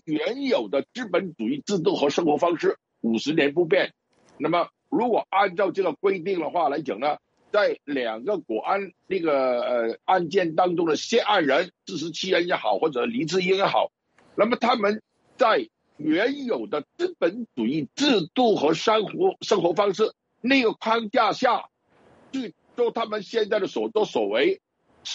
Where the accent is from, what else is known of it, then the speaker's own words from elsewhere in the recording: Hong Kong; 我们香港人都当然是希望在维护国家安全方面